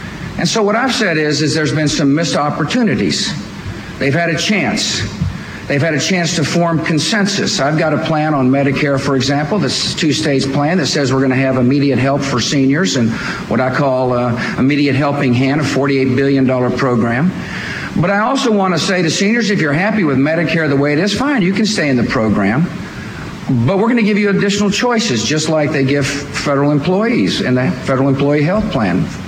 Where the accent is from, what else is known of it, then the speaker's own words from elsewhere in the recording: Texas, United States; I mean, I fully recognize I'm not of Washington. I'm from Texas.